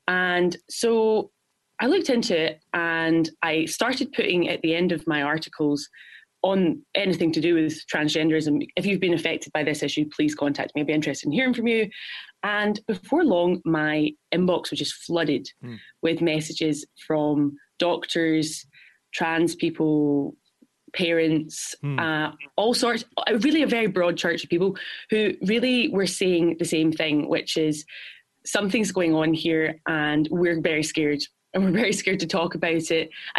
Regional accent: Glasgow, Scotland, United Kingdom; now in New York, United States; I'm from Glasgow, Scotland.

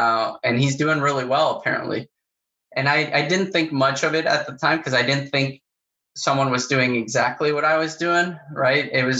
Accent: Paraguay; And so I grew up in South America, I grew up in Paraguay, and back in the day, you know, I was in high school, couldn't really get things online there.

